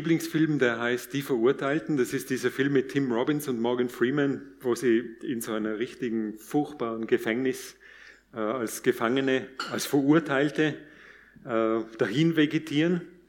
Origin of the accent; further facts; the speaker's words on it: Tyrol, Austria; now in Weißkirchen, Austria; Ich stamme ursprünglich aus Tirol, aus einem ganz kleinen Bergdorf. Später habe ich dann in Innsbruck und in London Philosophie und Linguistik studiert. Und jetzt wohne ich mit meiner Familie in der Nähe, da in Weißkirchen